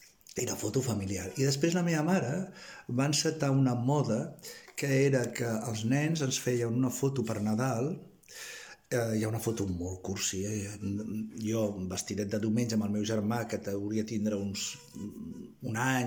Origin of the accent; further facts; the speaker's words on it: Lleida, Catalonia, Spain; also born or lived in Barcelona; tinc 69 anys, visc en un petit poblet del Camp de Tarragona i vaig néixer a Lleida i he viscut molt, molt, molt de temps a Barcelona, com molts lleidatans.